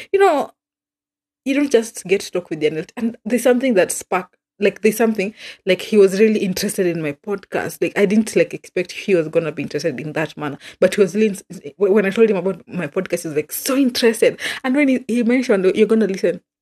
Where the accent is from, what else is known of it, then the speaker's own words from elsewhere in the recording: Kenya; Oh my gosh, I'm going to die. Being a Kenyan is what it is.